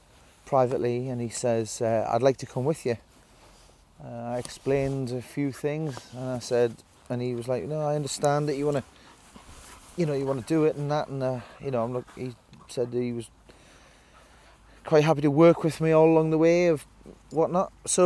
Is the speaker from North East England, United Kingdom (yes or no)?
yes; Hexham, North East England, United Kingdom; I'm originally from Hexham in Northumberland, so only not many miles away from Hadrian's Wall.